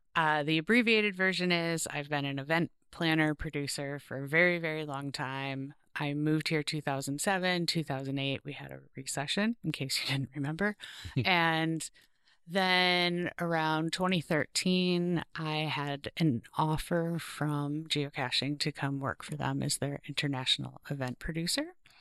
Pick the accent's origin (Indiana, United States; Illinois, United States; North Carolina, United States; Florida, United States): Florida, United States; Sebastian; Central East Coast. It's a little tiny town, Sebastian, Florida.